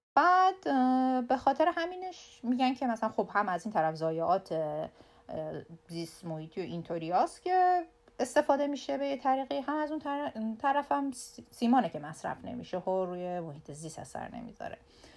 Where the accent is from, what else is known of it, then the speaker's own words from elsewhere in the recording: Iran; moved away as an adult; از موقعی که از ایران اومدم با وام از بانک گرفتم که پول بلیط هواپیما رو بخرم تا بیام اینجا